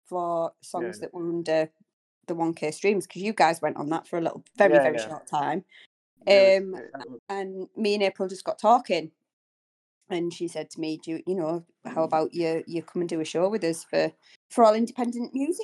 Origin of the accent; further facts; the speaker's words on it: North East England, United Kingdom; But I don't exactly sound like I'm from Middlesbrough, because even their accent, even though they're about 10 miles away from me, they sound very, very different.